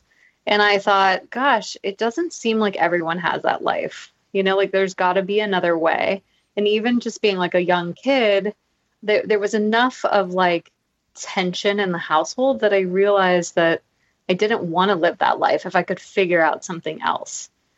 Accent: Hawaii, United States; Yeah, so I grew up in Hawaii. And so I'd say like more expensive than some places.

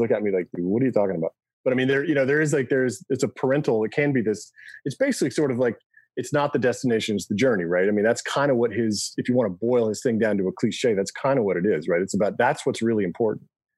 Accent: Birmingham, United States; now in Brooklyn, United States; I grew up in Birmingham for a little while and, you know, moved up here. So I live in Brooklyn now.

